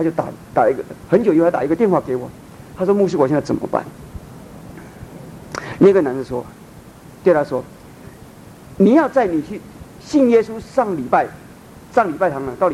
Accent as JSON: {"language": "Chinese", "region": "Fujian", "country": "China", "said": "我们闽南人呢、啊、有一句话说假定弄方啊"}